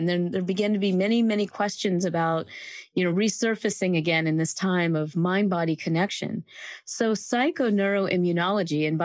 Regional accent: the South, United States; I grew up in the South and I've always loved to sing.

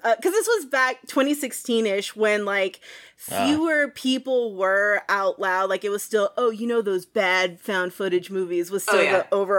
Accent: San Antonio, Texas, United States; Like, I grew up in San Antonio, Texas, so... I'm sure everybody listening got a picture of what that political religious landscape might look like.

